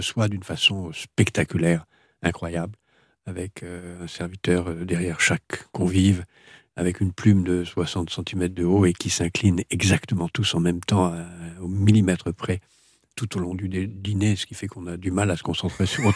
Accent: Algeria; born there; En Algérie, oui. Je suis né en Algérie.

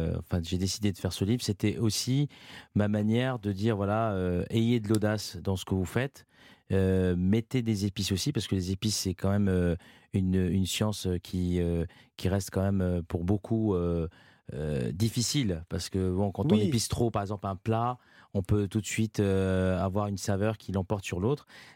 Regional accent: Oran, Oran Province, Algeria; J'ai grandi avec. D'abord, la cocotte minute qui siffle à Oran

